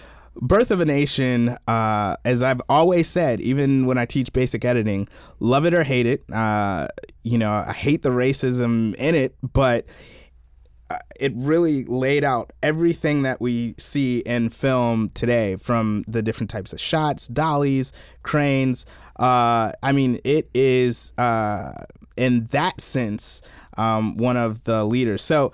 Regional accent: South Carolina, United States; now in Washington, United States; I remember I grew up in South Carolina, right? Mm-hmm. So in the South, growing up, history is a lot different

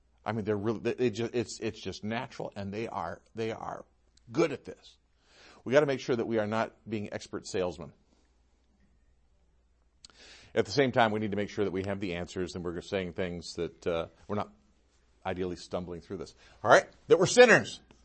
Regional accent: Midwest, United States; also born or lived in South, United States; Growing up in the Midwest, having lived in the South, there's enough background in those two parts of the country

